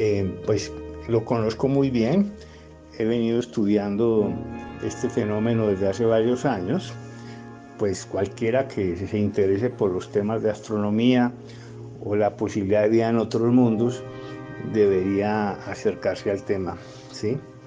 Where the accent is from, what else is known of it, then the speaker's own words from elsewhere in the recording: Bogotá, Colombia; Yo soy economista bogotano